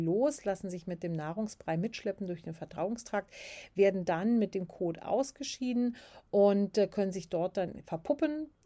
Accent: Berlin, Germany; Ich bin ja in Berlin groß geworden, wir kannten sowas überhaupt nicht

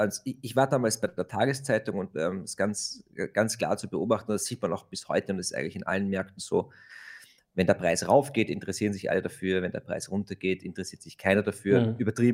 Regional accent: Austria; Ich bin Österreich, wie man hören kann. Sitze hier in Wien, auch wenn im Hintergrund die Plakate aus Tirol hängen.

